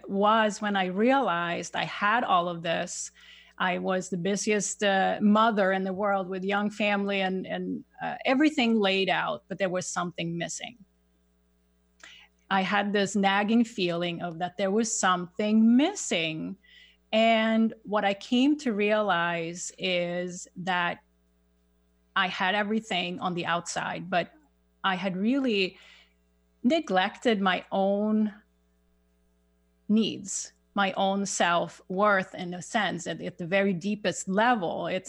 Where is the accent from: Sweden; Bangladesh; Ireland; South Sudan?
Sweden; English is a second language; moved away as an adult; now in United States; some of you may hear, I have a little accent. I grew up in Sweden. And I made a major shift in 2001 to move with work to the United States